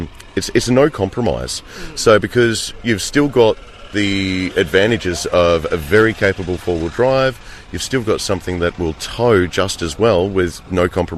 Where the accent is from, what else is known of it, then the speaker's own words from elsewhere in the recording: Tamworth, New South Wales, Australia; being born and bred in Tamworth